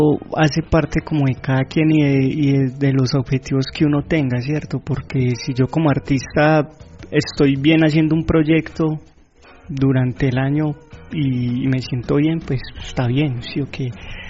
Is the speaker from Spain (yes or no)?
no; Antioquia, Colombia; creo que la oportunidad que nosotros tenemos como paisas son, pues en otros lugares no las vas a encontrar